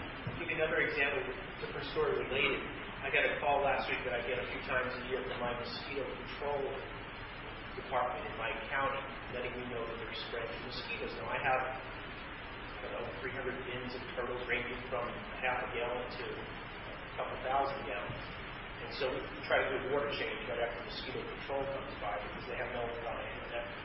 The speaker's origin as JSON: {"language": "English", "region": "New York", "country": "United States", "tie": "born or raised there", "said": "And I grew up in New York the first 30 years of my life"}